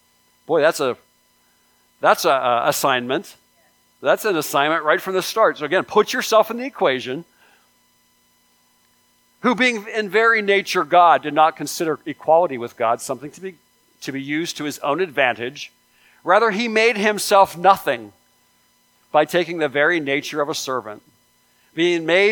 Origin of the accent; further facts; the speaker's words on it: Salem, Ohio, United States; from Salem, Ohio, pastor of Abundant Life Fellowship.